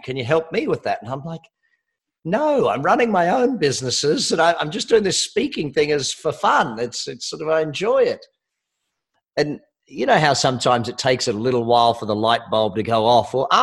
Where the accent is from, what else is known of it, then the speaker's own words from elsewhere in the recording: Australia; Yes, I am Australian.